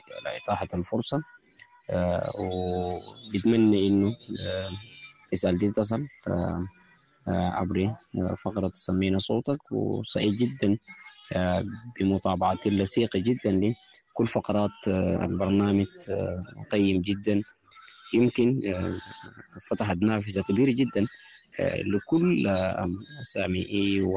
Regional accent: Sudan; نحن والله كسودانيين وبالذات نحن النازحين في معسكرات النزوح

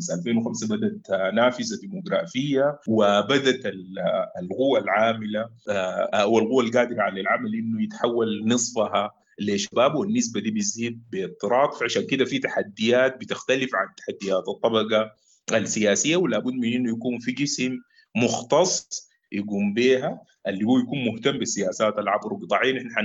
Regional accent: Sudan; وده بيفتح المجال لحوار أوسع بيناتنا نحن كسودانيين.

